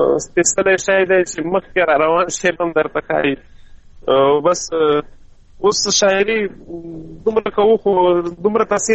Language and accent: Pashto; Mandozai, Khost, Afghanistan; now in Saudi Arabia; زه د خوست مندوزۍ ولسوالۍ یم، د خان کلي د شبوخیل اوسېدونکی یم.